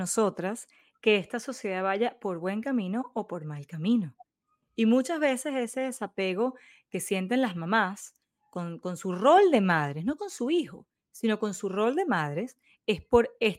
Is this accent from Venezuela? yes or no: yes; Caracas, Capital District, Venezuela; bueno, yo soy de Caracas.